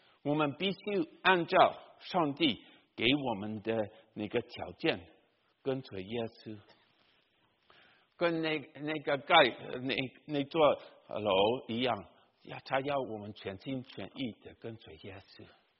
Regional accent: Taiwan; 你如果来我们台湾那边，我们常常听到音乐

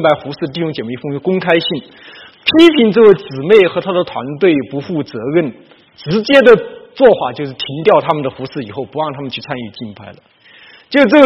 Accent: China; 西方人比我们中国人更习惯或者说更擅长对事不对人

